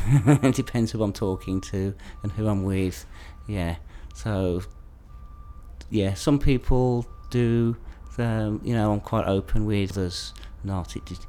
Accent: Birmingham, West Midlands, United Kingdom; now in London, United Kingdom; I was brought up in Birmingham, did engineering

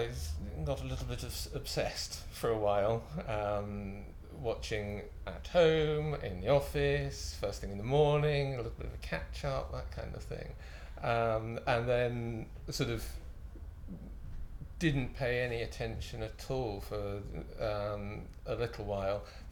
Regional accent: Sheffield, Yorkshire and the Humber, United Kingdom; I'm 44 and I'm from Sheffield.

